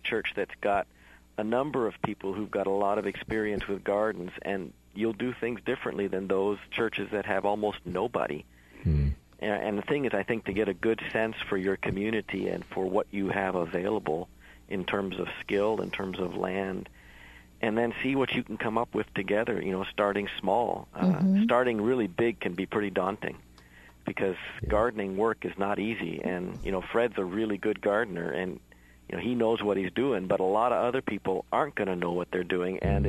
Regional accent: Western Canada, Canada; I grew up farming in Western Canada

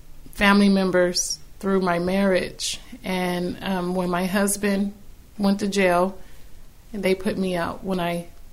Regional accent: San Jose, California, United States; now in Fresno, United States; I'm from San Jose.

